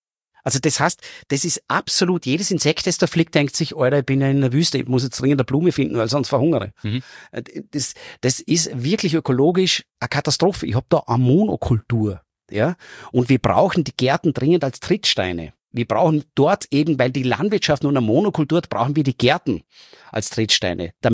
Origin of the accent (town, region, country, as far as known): Vorarlberg, Austria; born or raised there